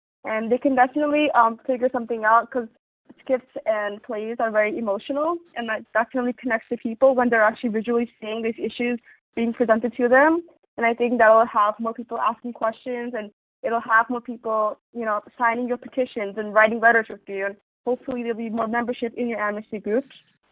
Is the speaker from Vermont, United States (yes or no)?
no; Boston, Massachusetts, United States; I'm from Boston, so we have groups on harassment that work to help women recover and such.